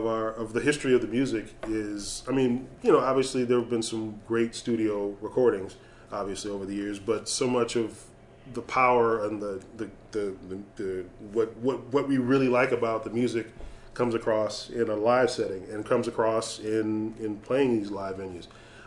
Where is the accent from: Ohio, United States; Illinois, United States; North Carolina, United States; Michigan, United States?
Illinois, United States; Evanston; So I'm from Evanston, and you have, you know, I get to play the hometown hero there.